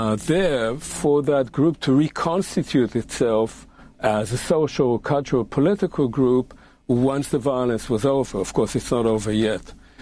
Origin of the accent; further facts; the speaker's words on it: Israel; I was born and raised in Israel. I spent the first half of my life in Israel. I served in the Israeli military.